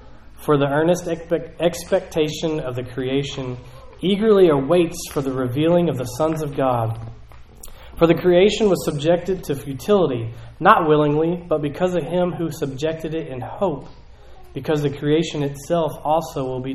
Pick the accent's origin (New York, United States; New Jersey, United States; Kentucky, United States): Kentucky, United States; and I found one, and it's from my hometown, so I thought this would be fun.